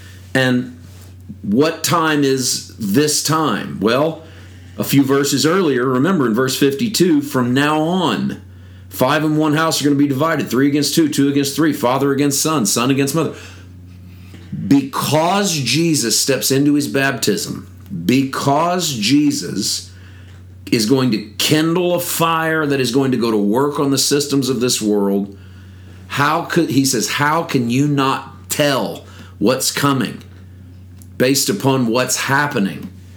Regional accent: Missouri, United States; also born or lived in California; I grew up in Missouri, and so clouds come in from the west, so it was odd living in California to have them roll in from the other side.

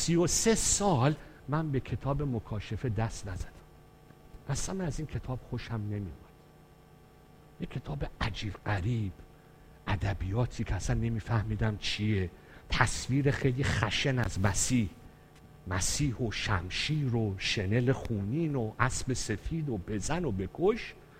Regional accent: Iran; now in Portugal; من دو روز بعد از اینکه از هواپیما از ایران اومدم پرتغال

